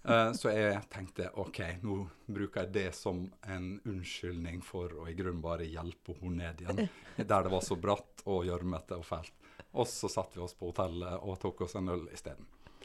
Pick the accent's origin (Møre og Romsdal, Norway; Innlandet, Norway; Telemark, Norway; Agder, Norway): Møre og Romsdal, Norway; Som sunnmøring så går du mye i fjellet, sunnmørsalpene